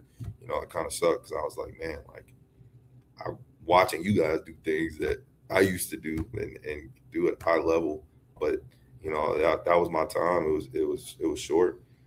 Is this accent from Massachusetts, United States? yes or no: no; Philadelphia, Pennsylvania, United States; I was born in Philadelphia. So, you know, I was as a kid growing up, I used to watch the Eagles games.